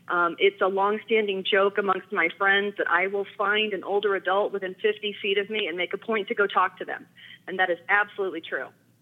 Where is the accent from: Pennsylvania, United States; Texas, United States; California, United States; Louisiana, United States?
California, United States; also born or lived in Wisconsin; I'm from Wisconsin. I was born in Wisconsin back in the 70s. We won't say when exactly. And when I was two, we moved out here to California.